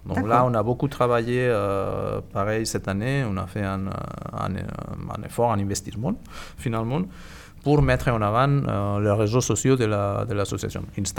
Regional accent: Barcelona, Catalonia, Spain; French is a second language; now in Chaville, France; je suis originaire de Barcelone, installé à Chaville depuis 2020.

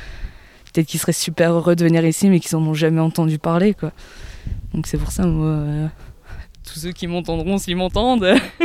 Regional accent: Arras, Hauts-de-France, France; Ah, nous, on vient encore plus au Nord que la Picardie. Hein. Ah. On vient d'Arras

